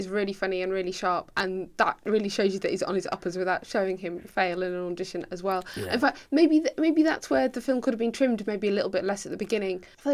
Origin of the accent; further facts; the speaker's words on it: United Kingdom; as a British person, grew up in the 80s